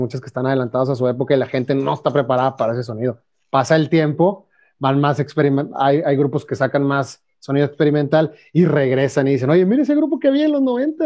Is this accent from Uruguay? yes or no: no; Mexico; Y como mexicano, pues imagínate, pues la música